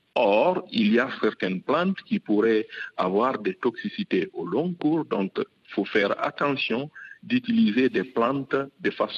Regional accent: Guinea; Et par exemple, nous, chez nous, en Guinée

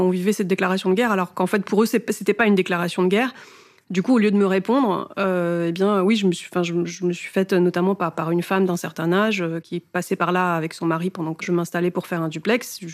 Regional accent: Russia; moved away as an adult; non seulement parce que je suis russe, mais parce que ça fait longtemps que j'ai vécu, travaillé là-bas et beaucoup étudié ce qui se passait dans ce pays qui est le mien.

